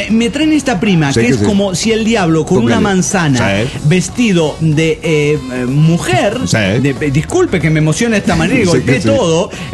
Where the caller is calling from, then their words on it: La Paz, Bolivia; de La Paz, Bolivia.